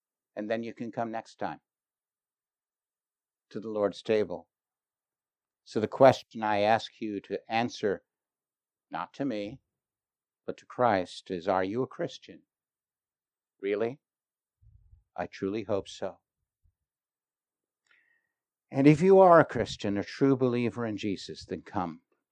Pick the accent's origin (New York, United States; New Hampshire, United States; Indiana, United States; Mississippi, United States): New York, United States; I'm a New Yorker. I mean, people would try to sell me the Brooklyn Bridge.